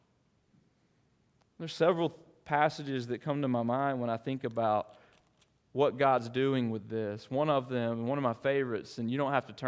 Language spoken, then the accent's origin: English; Alabama, United States; Now, I'm from South Alabama.